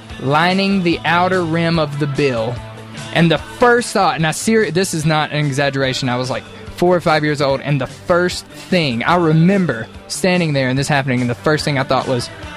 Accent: Florida, United States; born or raised there

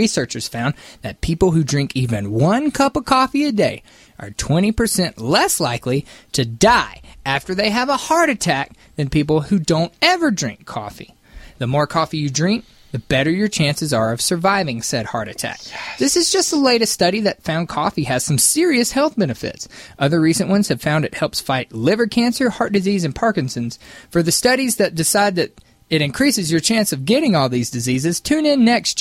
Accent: United States; I don't have to read anything because I'm an American male.

